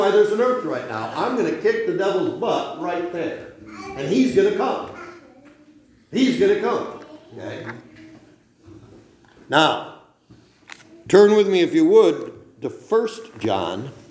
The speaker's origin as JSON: {"language": "English", "region": "New York", "country": "United States", "tie": "born or raised there", "said": "I grew up in Cattaraugus County."}